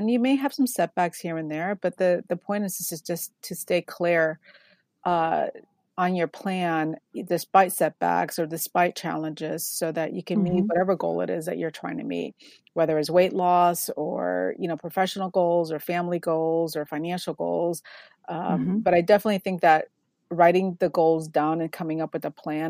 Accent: Connecticut, United States; also born or lived in Puerto Rico; I was born in Puerto Rico, raised in Connecticut by a single mom.

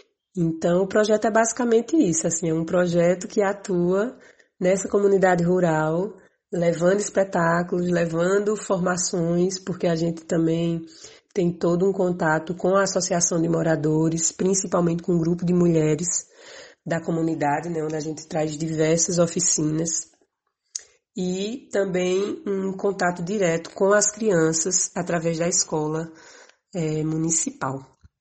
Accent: Ingazeira, Pernambuco, Brazil; até que eu decidi voltar para viver na roça. Então, eu moro hoje numa comunidade de 180 habitantes, chamada Minadouro, que faz parte do município de Ingazeira, que é uma cidade de pouco mais de 5 mil habitantes.

